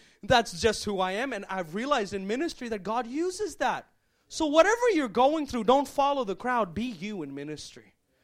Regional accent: India; moved away; Like, I just moved from India.

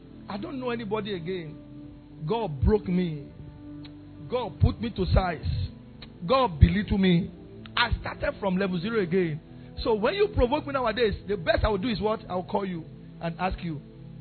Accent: South East, Nigeria; We Igbo. We are proud people. We don't take nonsense.

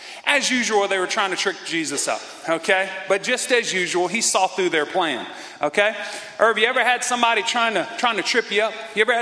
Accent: Louisiana, United States; And since I'm a Cajun, You know I'm still working on keeping my mouth shut, okay?

